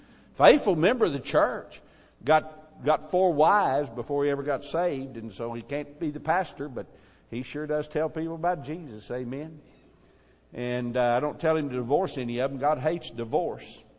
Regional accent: Texas, United States; I grew up in Texas, and I always thought if I went to the mission field, the Lord would send me to Mexico.

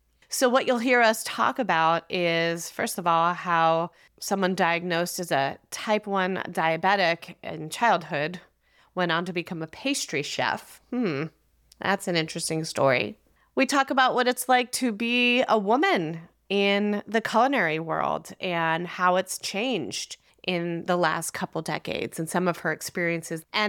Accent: Matawan, New Jersey, United States; let's go back to Mattawan, where we are both born and raised in Monmouth County, New Jersey.

